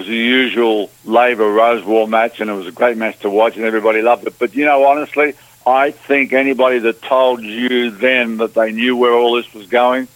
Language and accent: English; Australia; as an Australian guy like Newcomb and Roach and myself